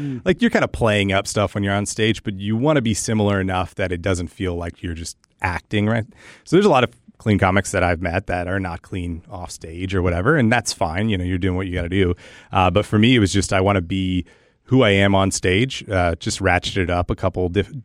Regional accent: Tyler, Texas, United States; I'm from Tyler, I grew up in Tyler, Texas. Mm-hmm. I don't have an accent

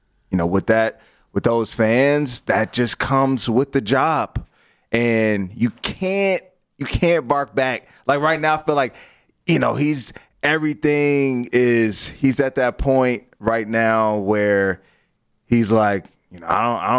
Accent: Washington, District of Columbia, United States; We were playing Washington. That's my hometown. So I jumped in.

